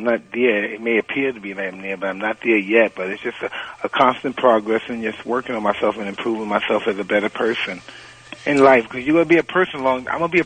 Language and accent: English; New York, United States; a little about boxing, more about my life with Cuss growing up in New York.